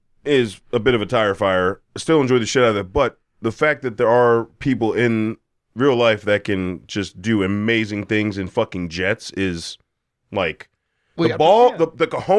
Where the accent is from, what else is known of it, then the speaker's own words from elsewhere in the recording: East Coast, United States; I don't think I've ever heard that growing up on the East Coast.